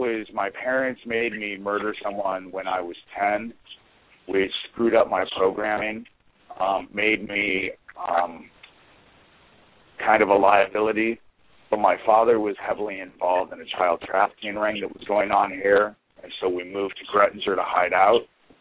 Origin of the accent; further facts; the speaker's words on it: Omaha, Nebraska, United States; I was telling them that I grew up in Omaha, and a lot of my abuse was at Aquino's hands and off at Air Force Base.